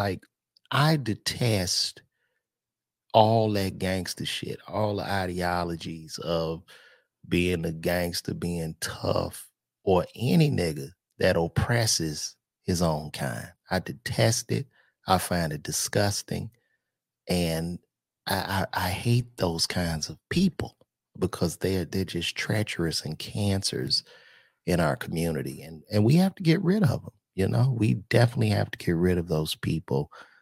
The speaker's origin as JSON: {"language": "English", "town": "Chicago", "region": "Illinois", "country": "United States", "tie": "born or raised there", "said": "I grew up in Chicago on the South Side."}